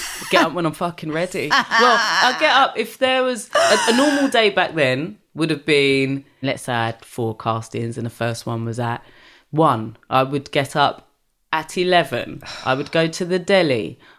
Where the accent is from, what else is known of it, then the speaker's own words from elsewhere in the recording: Brixton, London, United Kingdom; I grew up in Brixton, where at the time, predominantly black area. And I think in Jamaican culture, which is, my dad's from Jamaica, and that's half my family are from there